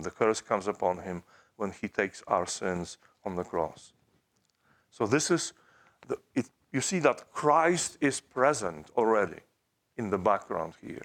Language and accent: English; Poland; English is a second language; I grew up in Poland. Poland didn't have a king when I was growing up.